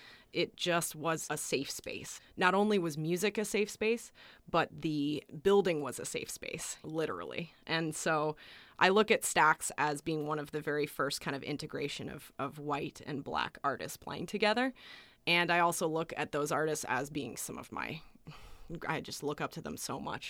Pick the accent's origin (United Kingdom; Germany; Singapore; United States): United States; Colorado; We crossed over a bit of the Midwest, played in my hometown in Colorado.